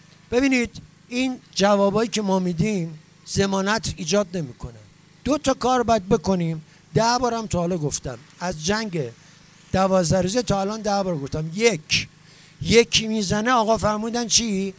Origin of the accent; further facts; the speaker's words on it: Mashhad, Razavi Khorasan, Iran; بچه مشهدم، تو بسیج بزرگ شدم، بابام خدا بیامرزه حزب اللهی، مادرم انقلابی، این شدم.